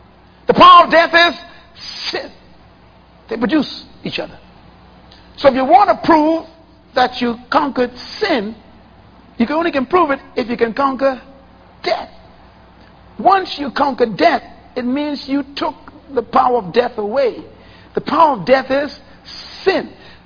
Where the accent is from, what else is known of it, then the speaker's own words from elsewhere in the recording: Nassau, New Providence, Bahamas; When I was growing up in Baintown, when you walk over a grave, you spit on your finger and you keep it in the air until it dry.